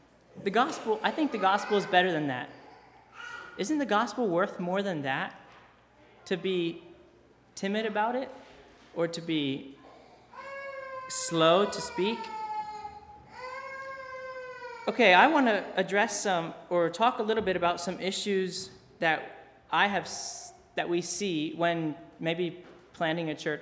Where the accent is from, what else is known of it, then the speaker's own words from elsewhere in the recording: United States; How am I, as an American, coming across, how do I relate?